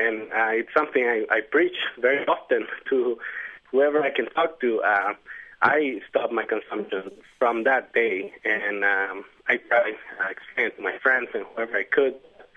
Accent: Chile; English is a second language; now in Draper, United States; I'm originally from Chile

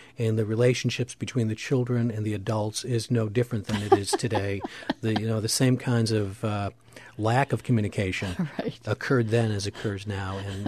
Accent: Buffalo, New York, United States; now in Wilmington, United States; it's set in Buffalo, which was my original hometown. Mm-hmm. Wilmington is now my hometown.

